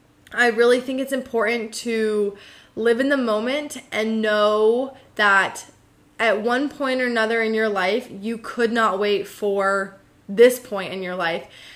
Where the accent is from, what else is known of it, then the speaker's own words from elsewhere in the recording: United States; I'm so grateful that I'm an American and that I have these opportunities to experience this life.